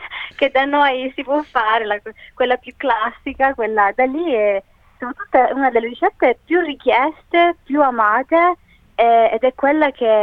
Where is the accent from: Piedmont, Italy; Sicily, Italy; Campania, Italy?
Sicily, Italy; Poi, essendo anche siciliana, naturalmente faccio tante ricette anche siciliane, quindi introduco anche la mia tradizione siciliana